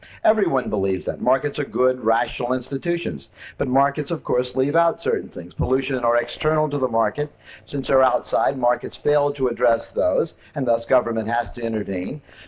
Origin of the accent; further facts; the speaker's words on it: Washington, District of Columbia, United States; I'm from Washington, where everyone believes that practical policies require that things fit on a bumper sticker of an automobile